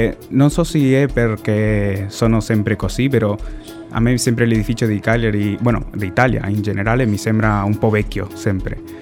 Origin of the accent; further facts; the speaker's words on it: Canary Islands, Spain; Italian is a second language; also born or lived in Argentina; now in Madrid, Spain; Sono argentino, ho cresciuto nelle isole Canarie e abito a Madrid.